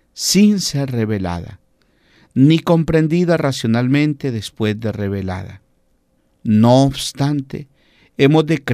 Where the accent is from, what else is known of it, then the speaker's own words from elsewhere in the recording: Colombia; Yo recuerdo que en mi país, justo, yo tenía 2 añitos de nacido, cuando el primer Papa que llegó a Colombia